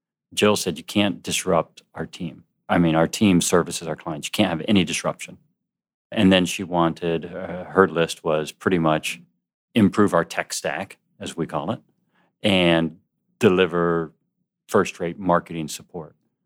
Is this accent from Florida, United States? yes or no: yes; St. Petersburg, Florida, United States; I am a native, you know, like a lot of folks. I was born and raised here in St. Pete. Lived down on 4th Street South where I grew up.